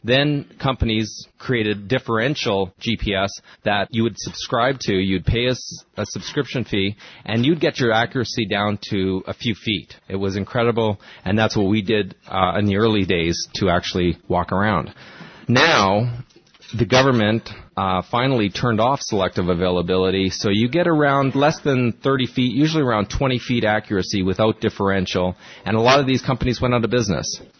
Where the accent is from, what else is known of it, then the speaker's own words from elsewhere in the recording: Canada; I'm a Canadian. I went to school at Carleton University in Ontario